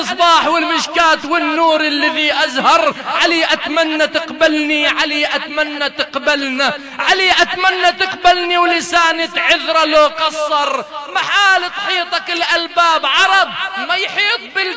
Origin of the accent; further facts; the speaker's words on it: Lebanon; كتبتها وأنا لبناني مو عراقي لكن كتبت القصيدة بلهجة عراقية